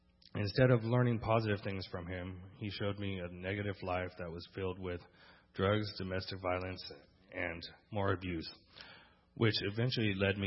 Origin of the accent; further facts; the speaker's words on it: Fresno, California, United States; born there; I was born in Fresno, the youngest of three and the only boy.